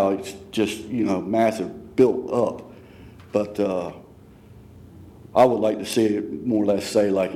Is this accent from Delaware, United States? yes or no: yes; Love Creek, Delaware, United States; I was raised up around Love Creek